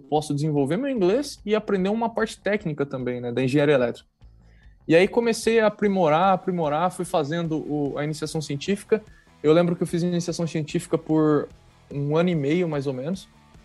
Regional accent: Santa Mariana, Paraná, Brazil; Cara, eu sou de Santa Mariana, Paraná, ali do lado de Cornélio Procópio, né? Então, assim, estudei minha vida inteira ali em Santa Mariana

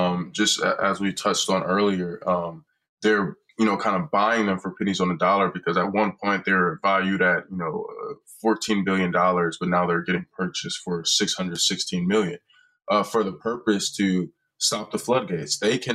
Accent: Cleveland, Ohio, United States; I'm actually born and raised in Cleveland, Ohio, but I came to Ohio State University as a student for college, and I've been here for about 4.5 years

